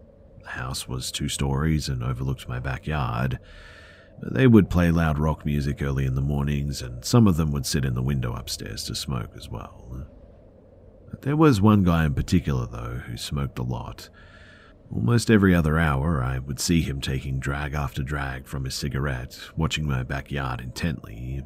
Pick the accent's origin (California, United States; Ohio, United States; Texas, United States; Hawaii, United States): California, United States; also born or lived in Atlanta, United States; So, I'm from California, but me and my family lived in Atlanta for about 2 years, from 15 to 17 years old.